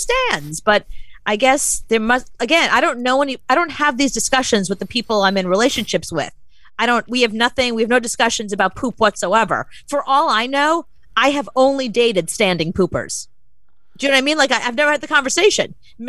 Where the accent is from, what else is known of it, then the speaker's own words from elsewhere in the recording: Brooklyn, New York, United States; Even growing up in Brooklyn, we had one bathroom.